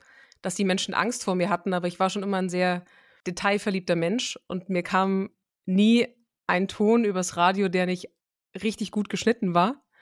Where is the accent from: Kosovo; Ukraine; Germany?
Germany; Bavaria; Ich würde jetzt am liebsten sagen, ich komme aus Franken, also eigentlich Bier.